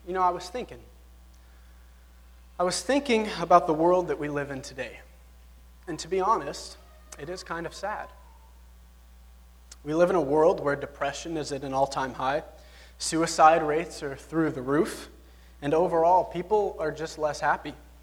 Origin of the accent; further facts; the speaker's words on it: Lubbock, Texas, United States; I am from Lubbock, Texas. Probably none of you have ever heard of that, but if you look at a map, it's kind of at the top towards Oklahoma.